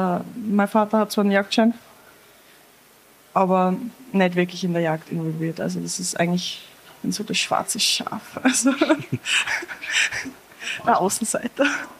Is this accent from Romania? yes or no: no; Styria, Austria; Ja, also ich komme aus der Steiermark